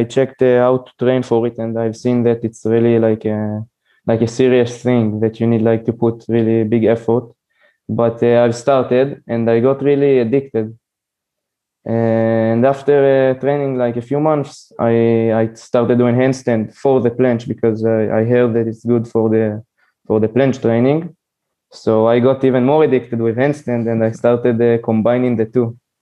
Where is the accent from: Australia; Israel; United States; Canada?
Israel; English is a second language; I'm 19 years old. I'm from Israel.